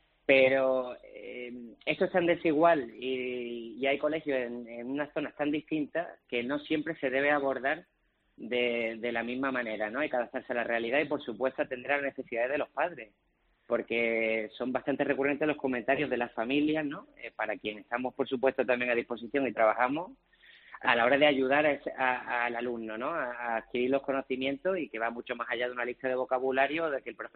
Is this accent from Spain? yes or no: yes; Spain; Pero es cierto que este complejo que tenemos los españoles no lo tenemos que quitar.